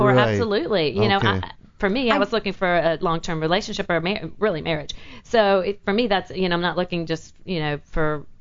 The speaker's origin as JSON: {"language": "English", "town": "Charleston", "region": "South Carolina", "country": "United States", "also_born_or_lived": "Columbia", "said": "I'm from South Carolina, so Charleston and Columbia."}